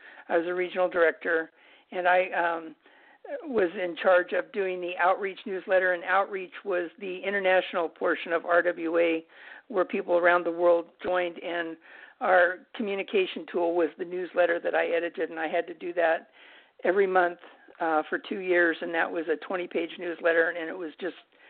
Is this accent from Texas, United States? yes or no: no; Colorado, United States; Well, I live in Oregon. I'm originally from Colorado, so that particular state has a place in my heart always.